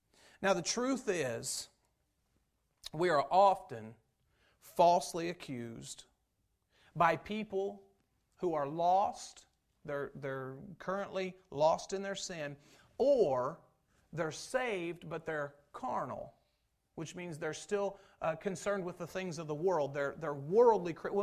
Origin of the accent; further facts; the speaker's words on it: United States; I'm a Christian first, then I'm an American.